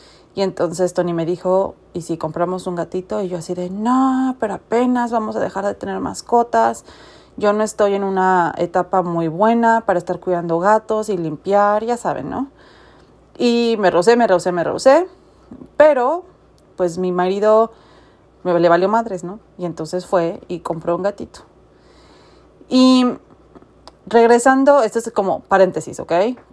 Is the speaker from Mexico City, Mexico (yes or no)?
yes; Mexico City, Mexico; como típica chilanga que soy, fui una vez.